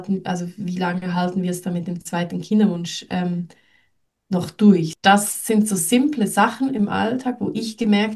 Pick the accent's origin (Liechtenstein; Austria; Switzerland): Switzerland; ich komme aus der Schweiz